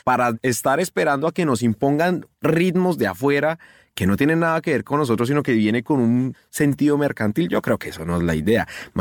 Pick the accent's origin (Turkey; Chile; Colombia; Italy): Colombia; Por lo menos yo lo digo como colombiano